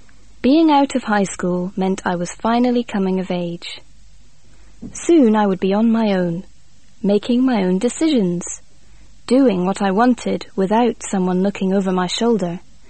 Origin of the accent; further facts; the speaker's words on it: Chicago, Illinois, United States; all of which happened to be located in or near my hometown of Chicago.